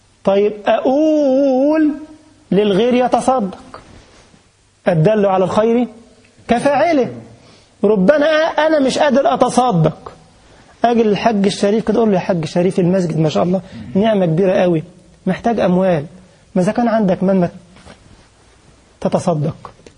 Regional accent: Egypt; حاجة تخلي زي بقول لك مثلا عندنا في مصر يقول لك تخلي لقرع يشد في شعر ايده

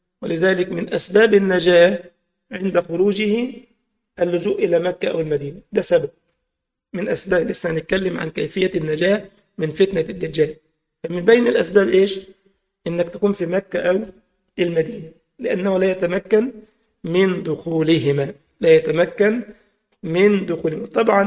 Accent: Egypt; هو عندنا في مصر الفطور بتاع الصباح

